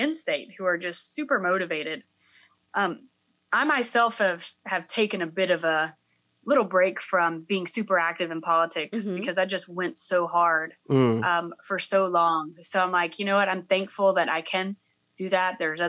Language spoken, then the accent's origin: English; Atlanta, Georgia, United States; I mean, obviously, I'm here in Atlanta, Georgia. I grew up in Georgia, in the suburbs of Atlanta. Mm-hmm. And I've spent most of my life here.